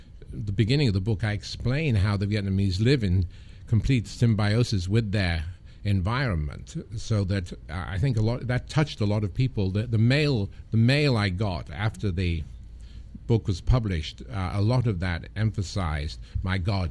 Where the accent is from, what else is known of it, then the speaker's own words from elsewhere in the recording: United Kingdom; And I suppose being British also helped, because when they could understand me talking, they thought I was very funny.